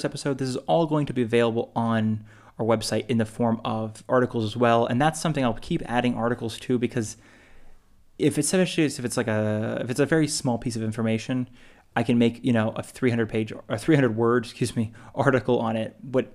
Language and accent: English; Savannah, Georgia, United States; we're from Savannah, like I think I mentioned much earlier in this mini series.